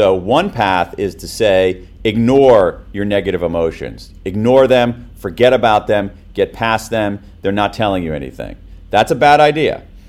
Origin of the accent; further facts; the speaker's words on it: United States; now in London, United Kingdom; I'm an American, you know, as you can tell by my accent and overconfidence.